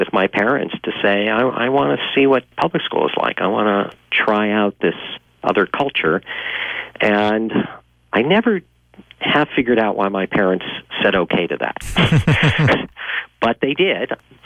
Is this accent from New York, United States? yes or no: no; Los Angeles, California, United States; I mean, it was very funny growing up in Los Angeles, where nobody walks anywhere, right?